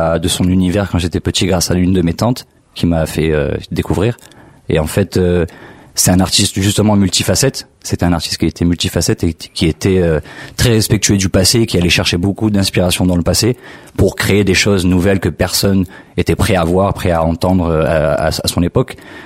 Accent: Toulon, Provence-Alpes-Côte d'Azur, France; Je suis originaire du sud de la France. J'ai grandi dans le sud de la France avec des origines de La Réunion.

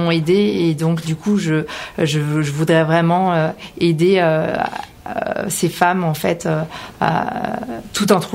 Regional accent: Argenteuil, Île-de-France, France; Et je viens d'Argenteuil.

